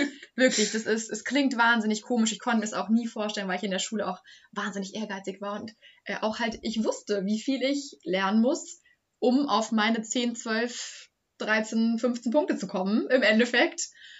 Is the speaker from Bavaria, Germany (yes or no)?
yes; Bavaria, Germany; Also ich hatte in Bayern, muss man vielleicht dazu sagen, dass ich nicht aus Hessen komme, ein 1,5 Abi.